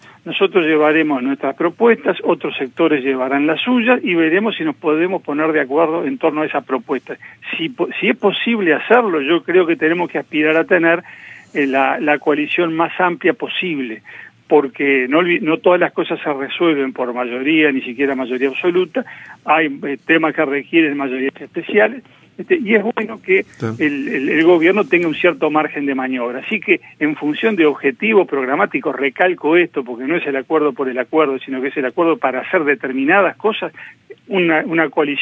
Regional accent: Uruguay; nosotros como uruguayos

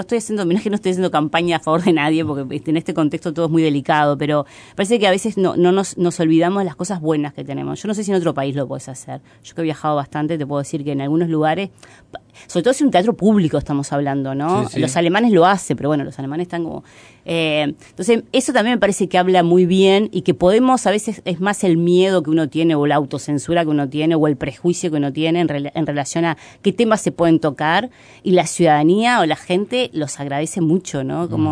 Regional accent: Uruguay; me parece que habla muy bien en el lugar que estamos como uruguayos, ¿no?

